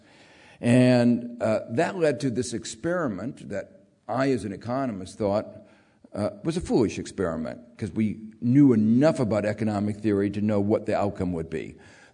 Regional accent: Gary, Indiana, United States; I grew up in Gary, Indiana, which is, I'm glad you were.

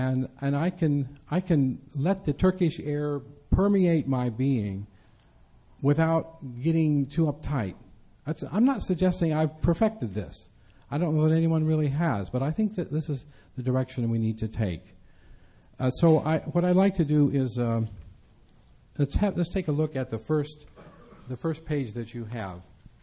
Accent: Indiana, United States; That was part of the liturgy that I grew up with in Indiana as a kid.

